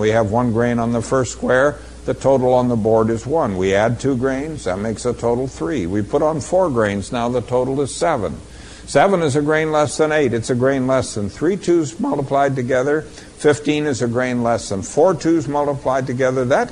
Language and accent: English; Boulder, Colorado, United States; one of the newspapers in my hometown of Boulder, Colorado